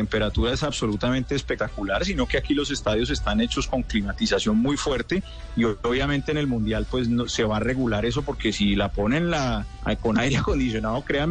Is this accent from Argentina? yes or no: no; Colombia; now in Qatar; Somos dos colombianos que tengo identificados.